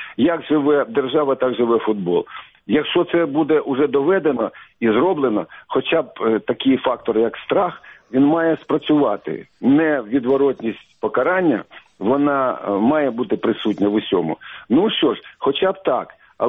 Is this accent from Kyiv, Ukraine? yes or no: yes; Kyiv, Ukraine; Хоча це мій клуб, я киянин.